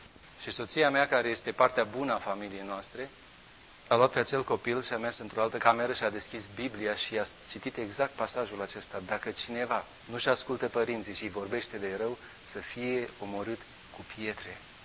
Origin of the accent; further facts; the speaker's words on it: Bucharest, Romania; eu eram din București, puteam să stau acasă.